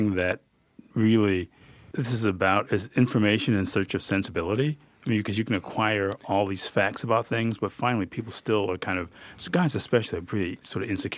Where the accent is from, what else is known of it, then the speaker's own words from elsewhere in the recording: Hattiesburg, Mississippi, United States; Yeah, I'm from Hattiesburg, my family, so I know when you say suburb of Jackson, that's a really touching and politic way to put it.